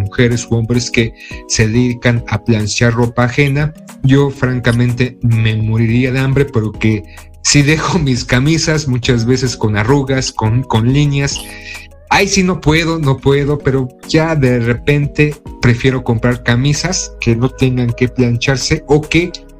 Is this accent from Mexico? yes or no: yes; Mexico; porque como mexicano hay que respetar a nuestras mamases